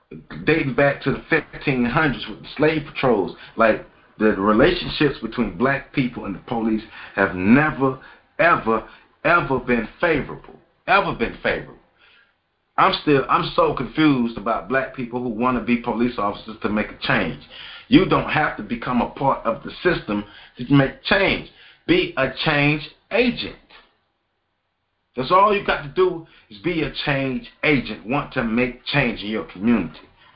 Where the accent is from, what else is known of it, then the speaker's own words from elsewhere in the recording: Tallahassee, Florida, United States; Now, I'm from Tallahassee, Florida, and you know that Antonio Cromartie is from Tallahassee, Florida.